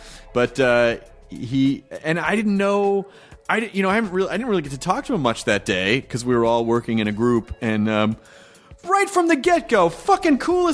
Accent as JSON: {"language": "English", "town": "Memphis", "region": "Tennessee", "country": "United States", "tie": "born or raised there", "said": "Because I grew up in the South too"}